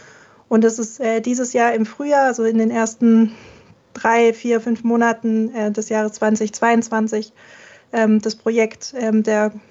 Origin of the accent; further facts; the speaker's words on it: Stuttgart, Baden-Württemberg, Germany; Ich komme aus Stuttgart